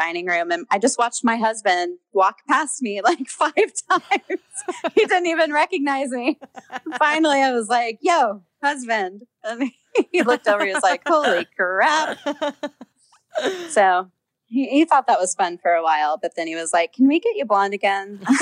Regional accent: Houston, Texas, United States; I grew up in Houston, so I just know a lot of people in Texas.

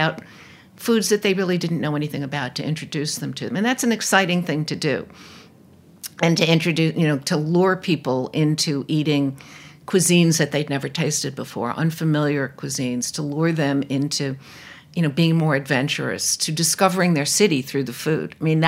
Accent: New York, United States; Oh, come on. I'm a New Yorker. Definitely Katz's. I grew up there.

